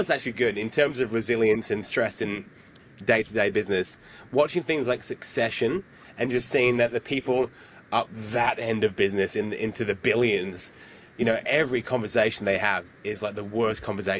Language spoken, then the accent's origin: English; England, United Kingdom; I'm from England